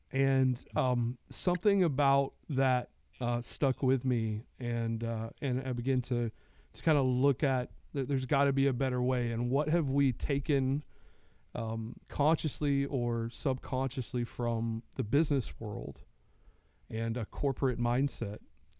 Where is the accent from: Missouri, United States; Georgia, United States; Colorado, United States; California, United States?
Georgia, United States; Atlanta; I grew up in the Atlanta area.